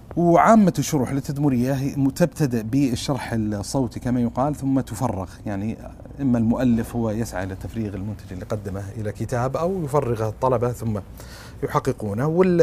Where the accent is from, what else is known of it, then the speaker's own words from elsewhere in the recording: Sudan; يقول له هذه قبيلة معروفة عندنا في السودان بس ما تنطق كذا